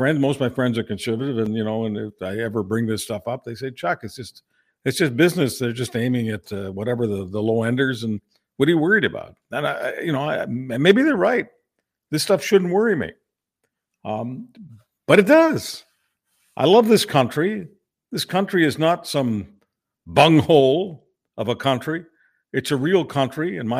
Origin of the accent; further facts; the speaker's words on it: Canada; That's just embarrassing for me as a Canadian to have to endure this.